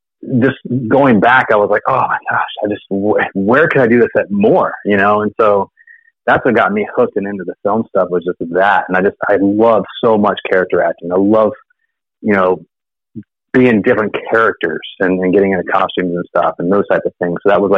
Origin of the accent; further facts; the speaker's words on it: Virginia, United States; I'm from Virginia originally.